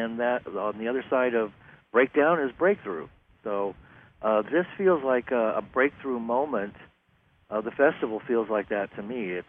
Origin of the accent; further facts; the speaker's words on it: Santa Barbara, California, United States; that's my hometown